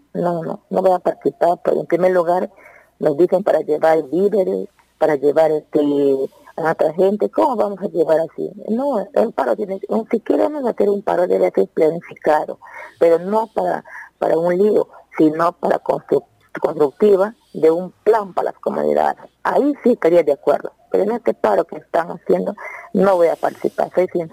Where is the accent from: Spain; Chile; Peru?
Peru; Loreto; Yo soy del distrito de Urarina, Marañón.